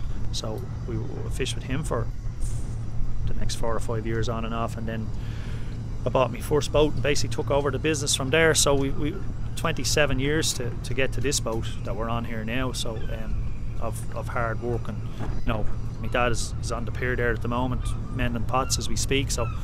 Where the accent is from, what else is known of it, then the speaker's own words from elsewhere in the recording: Loughshinny, Leinster, Ireland; moved away; As I said, we're originally from Loch Shinny. We moved up here 9 years ago.